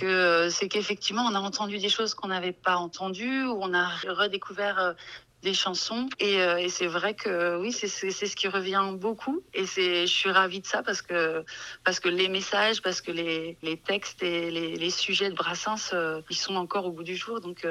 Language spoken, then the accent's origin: French; Nantes, Pays de la Loire, France; born there; Non, moi je suis née à Nantes